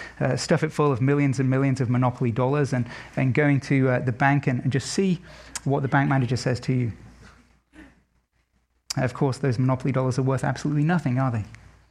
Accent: England, United Kingdom; I can say this as an Englishman

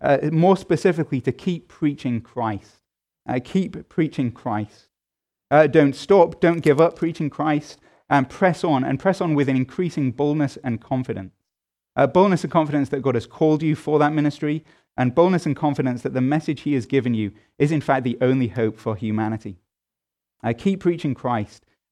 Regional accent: England, United Kingdom; And that is not something uniquely American, I have to tell you, as an Englishman.

